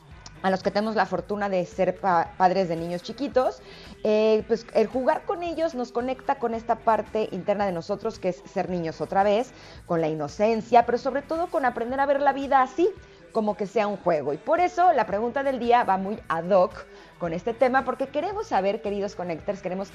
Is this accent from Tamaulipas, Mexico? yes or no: no; Mexico City, Mexico; born there; Yo nací en la Ciudad de México y aquí pues no era como tan sencillo.